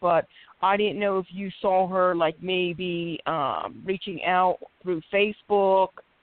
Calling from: Philadelphia, Pennsylvania, United States; I'm calling from Philadelphia, PA.

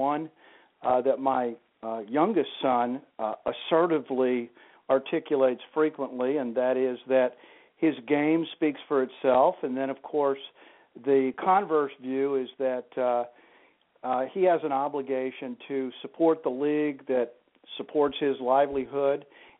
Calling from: Glen Ellyn, Illinois, United States; I'm calling from Glen Ellyn, Illinois.

